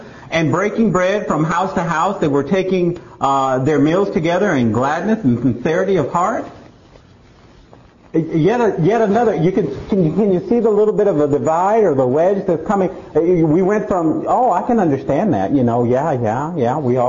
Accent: Las Vegas, Nevada, United States; She's been to my hometown in Vegas and met people that used to be here.

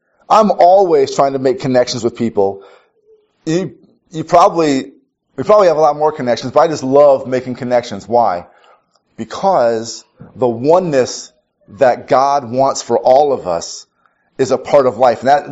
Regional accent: Minneapolis, Minnesota, United States; also born or lived in Kansas City; I am from Minneapolis, Minnesota. I spent some time living in Kansas City when I was a little boy.

